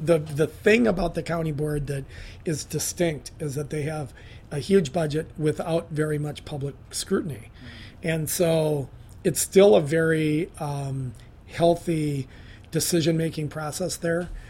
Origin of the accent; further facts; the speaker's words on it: Minneapolis, Minnesota, United States; I grew up in Minneapolis. I'm one of the rare candidates who actually grew up here, and I'm the only candidate who also went to public schools here.